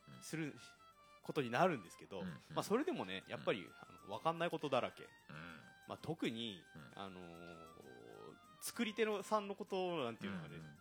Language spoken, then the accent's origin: Japanese; Mashiko, Tochigi, Japan; 生まれも育ちも、うん、栃木県益子町